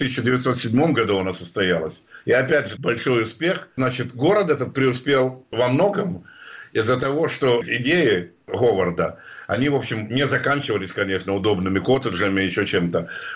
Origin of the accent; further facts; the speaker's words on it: Kharkiv, Kharkiv Oblast, Ukraine; даже вот моего родного города Харькова